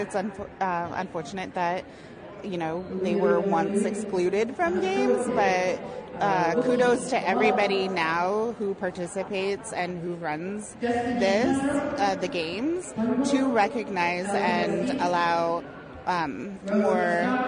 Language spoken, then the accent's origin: English; Kiana, Alaska, United States; I'm from Kayana, Alaska, north.